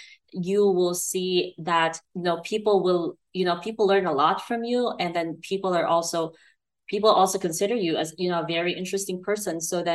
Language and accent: English; Philippines; English is a second language; So I speak English as a second language. I grew up in the Philippines. For those who don't know, I'm Filipina. Although my latest ancestry test, DNA test, showed that I was like 65% Chinese, 12% Vietnamese, and 12% Filipina.